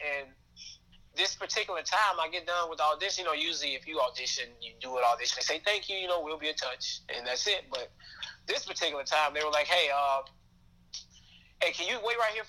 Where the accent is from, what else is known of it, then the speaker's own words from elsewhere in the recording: Bellwood, Illinois, United States; I grew up in Bellwood. You know, I was in the city a lot when my mom worked for Chicago Public Schools.